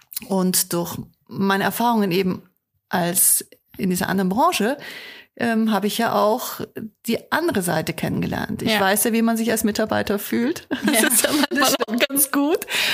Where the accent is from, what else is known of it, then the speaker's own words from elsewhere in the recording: Munich, Bavaria, Germany; now in Osnabrück, Germany; Osnabrück ist meine Heimat geworden und ich fühle mich hier pudelwohl und möchte gar nicht woanders hin. Aber ich komme ursprünglich aus München, ich bin da geboren, habe da Abitur gemacht.